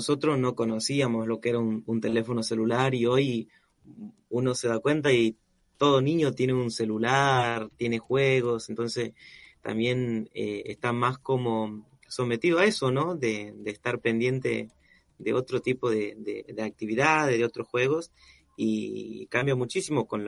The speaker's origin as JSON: {"language": "Spanish", "town": "Monterrico", "region": "Santiago del Estero", "country": "Argentina", "tie": "born or raised there", "also_born_or_lived": "Campo Gallo", "said": "26 años, Yo nací aquí en Campo Gallo, pero crecí en una comunidad rural que se llama Monterrico, que queda a 42 kilómetros de aquí de Campo Gallo."}